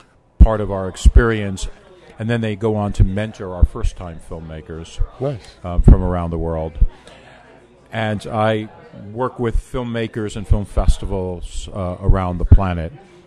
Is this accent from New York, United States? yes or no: yes; New York City, New York, United States; born there; I was born in Greenwich Village in New York City.